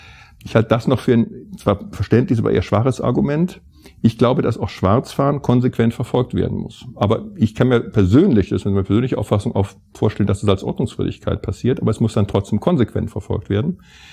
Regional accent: Mönchengladbach, North Rhine-Westphalia, Germany; ich komme ja aus Mönchengladbach, unweit der niederländischen Grenze

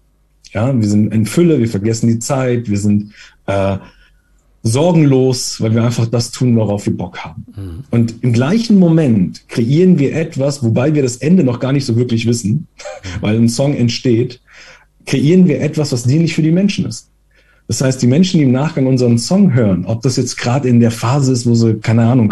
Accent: Italy; Ich versuche mich als Italiener kurz zu halten.

